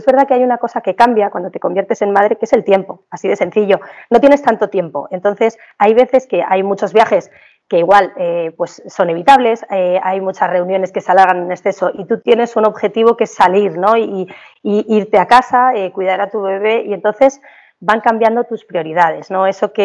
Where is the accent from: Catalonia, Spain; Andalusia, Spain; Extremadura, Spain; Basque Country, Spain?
Basque Country, Spain; San Sebastián; also born or lived in Pamplona; yo soy de San Sebastián y estudié en Pamplona, estudié periodismo hace ya tiempo